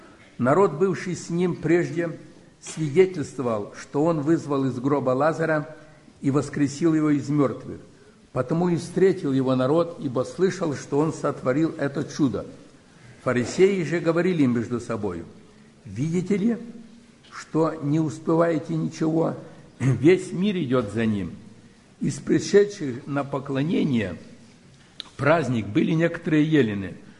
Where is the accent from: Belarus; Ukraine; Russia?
Belarus; И поскольку я с Белоруссии, я позволю себе, чтобы мы сегодня поразмышляли